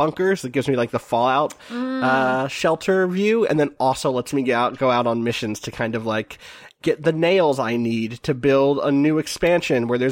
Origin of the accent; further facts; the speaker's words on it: New York, United States; For me, I'm from New York. My subway stations are cramped.